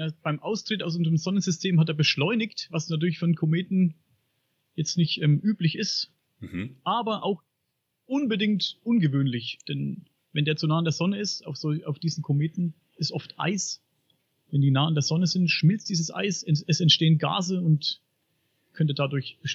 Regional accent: Bavaria, Germany; Ich komme aus Oberfranken.

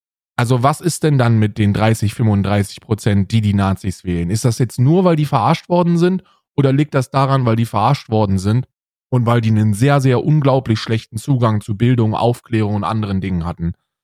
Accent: West Germany, Germany; Und ich bin ja ein Wessi, ich bin ein Wessi-Schwein, ne?

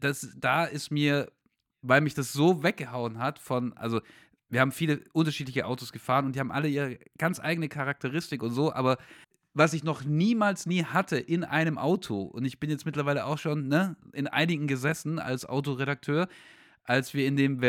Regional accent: Stuttgart, Baden-Württemberg, Germany; born there; ich bin in Stuttgart geboren

